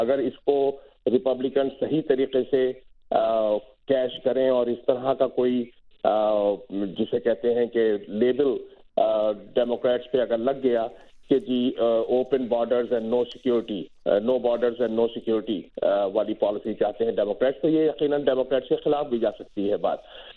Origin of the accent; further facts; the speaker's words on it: New York, United States; کیونکہ میرا تعلق نیو یارک سے ہے